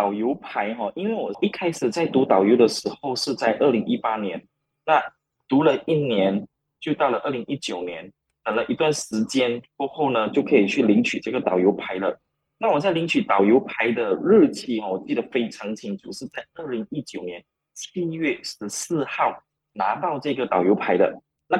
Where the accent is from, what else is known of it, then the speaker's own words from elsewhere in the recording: Malaysia; 这个地方蛮靠近新加坡的，所以其实不少可以接触到新加坡人